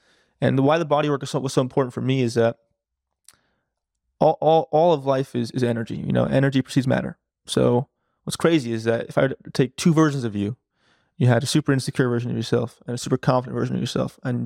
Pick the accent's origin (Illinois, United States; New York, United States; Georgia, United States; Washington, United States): New York, United States; New York City; I'm from New York City. My parents are from Ecuador, but I'm from New York City.